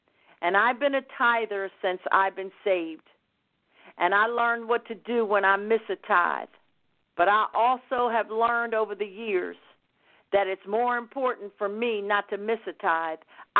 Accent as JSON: {"language": "English", "town": "Philadelphia", "region": "Pennsylvania", "country": "United States", "tie": "born or raised there", "said": "particularly Philadelphia, Pennsylvania, that is my hometown."}